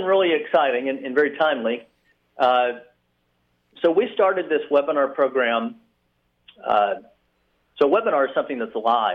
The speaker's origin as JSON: {"language": "English", "region": "Florida", "country": "United States", "tie": "born or raised there", "said": "I grew up in South Florida, and we used to see it come to the porch light at nighttime."}